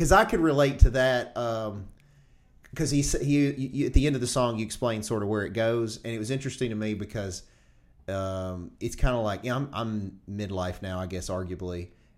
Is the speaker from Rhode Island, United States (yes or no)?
no; Tennessee, United States; so I'm from here. I'm from Tipton County, born and raised.